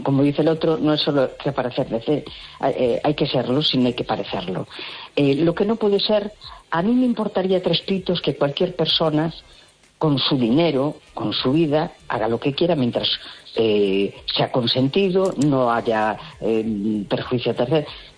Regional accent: A Coruña, Galicia, Spain; de La Coruña.

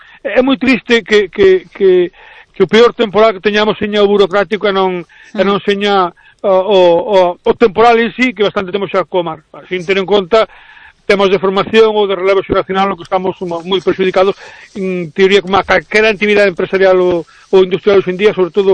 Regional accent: Burela, Galicia, Spain; eu falo do meu pobo que é Burela

